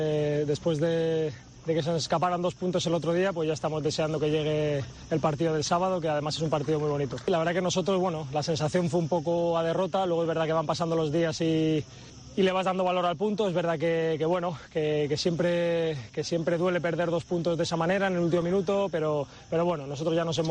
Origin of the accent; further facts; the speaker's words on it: Alicante, Valencian Community, Spain; como alicantino que soy